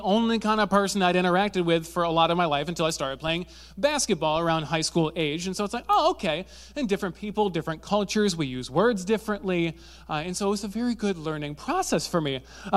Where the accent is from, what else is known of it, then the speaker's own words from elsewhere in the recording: Zeeland, Netherlands; I grew up in Zealand, which if you don't know what Zealand is, it's where they spawn Dutch people.